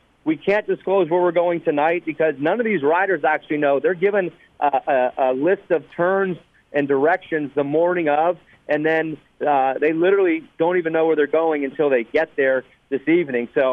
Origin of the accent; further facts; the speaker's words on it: Arizona, United States; I'm actually from Arizona, where it's hot and dry.